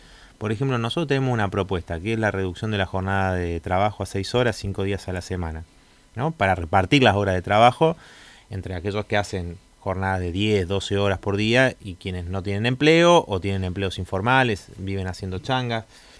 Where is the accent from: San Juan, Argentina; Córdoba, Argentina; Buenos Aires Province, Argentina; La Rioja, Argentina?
Córdoba, Argentina; born there; also born or lived in Mendoza; yo no soy de Buenos Aires, sino que nací en Córdoba y salí diputado, electo diputado por primera vez por Mendoza, ¿no? Donde viví muchos años.